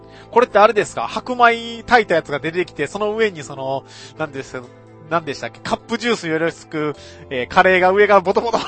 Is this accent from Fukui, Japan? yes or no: no; Kagawa, Japan; now in Osaka, Japan; 私、現在は大阪在住でございます。実家が香川県でございます。で、実家の、香川、うちの実家はうどん屋です。